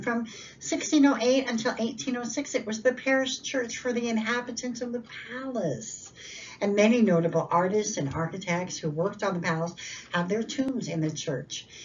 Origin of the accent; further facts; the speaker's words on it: Drummondville, Quebec, Canada; now in Arizona, United States; I am a descendant of les filles du roi. I'm originally from Drummondville, Quebec. I now live in Arizona, but I have deep, deep roots in La Belle Provence.